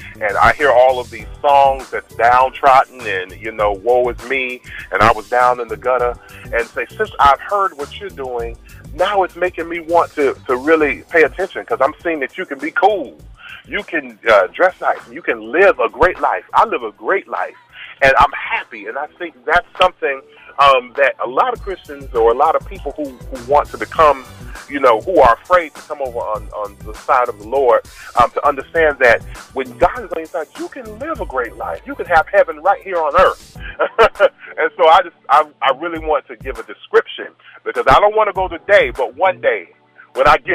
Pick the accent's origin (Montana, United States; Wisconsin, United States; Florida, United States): Florida, United States; West Palm Beach; Right now, I'm from West Palm Beach, Florida.